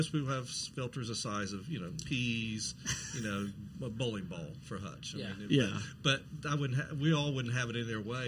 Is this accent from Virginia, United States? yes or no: yes; Staunton, Virginia, United States; I'm from Stanton, Virginia, and I have a Starliner.